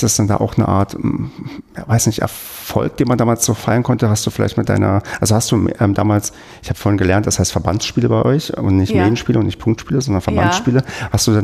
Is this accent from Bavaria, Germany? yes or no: no; Brandenburg, Germany; ich bin ja in Brandenburg groß geworden